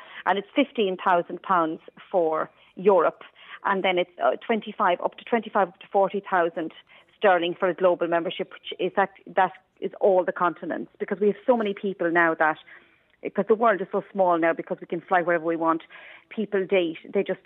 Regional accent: Wexford, Leinster, Ireland; So I grew up in Wexford.

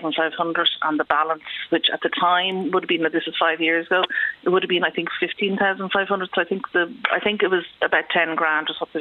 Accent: Dublin, Leinster, Ireland; I'm from Dublin, but I went

